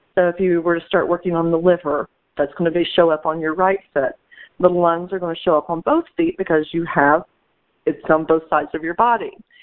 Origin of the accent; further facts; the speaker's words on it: Kentucky, United States; I'm originally from Kentucky, and so this man was in Kentucky, and I would go back to Kentucky early in my career